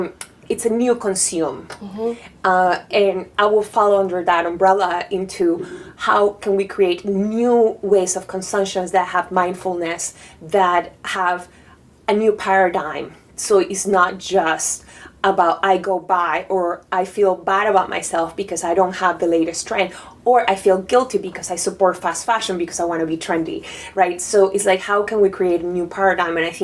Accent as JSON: {"language": "English", "country": "Panama", "said": "So I'm from Panama, and it's important for me with this love that I have for design, for fashion"}